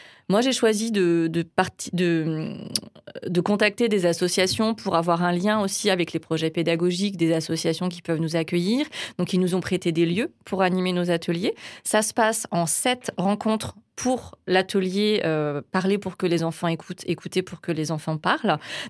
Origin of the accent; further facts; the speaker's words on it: France; Moi, je suis française, hein. Je suis pas du Canada, donc je connais bien le système français.